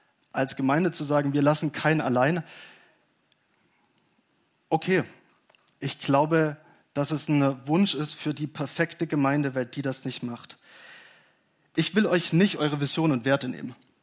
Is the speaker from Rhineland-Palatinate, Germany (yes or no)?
no; Baden-Württemberg, Germany; Aber ich bin auch Schwabe.